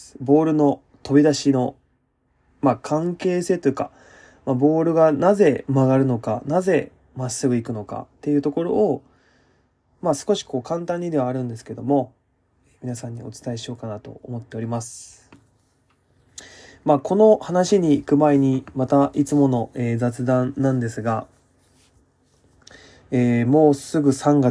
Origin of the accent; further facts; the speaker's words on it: Kansai, Japan; 自分関西人なんですけど、